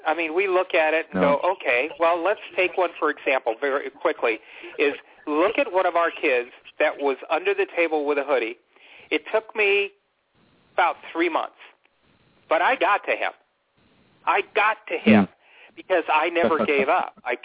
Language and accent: English; Phoenix, Arizona, United States; I'm going to bring the Phoenix school that we're in because we're from Phoenix.